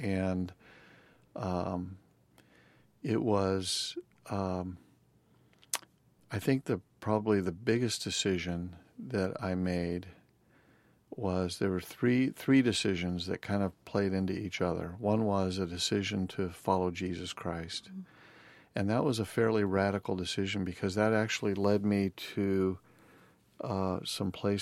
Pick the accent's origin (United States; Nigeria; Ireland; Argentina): United States; Los Angeles, California; Growing up in Los Angeles